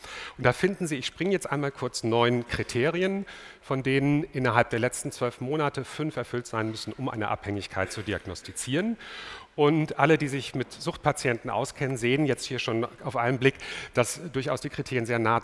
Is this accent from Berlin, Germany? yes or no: no; Dortmund, North Rhine-Westphalia, Germany; Als Dortmunder ist das schrecklich, insbesondere an diesem Tag, dass ich jetzt noch nach Bayern muss